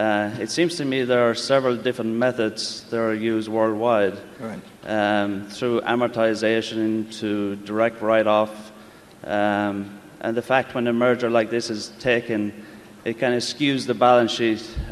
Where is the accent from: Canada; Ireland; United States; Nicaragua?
Ireland; County Kerry; I come from County Kerry in Ireland.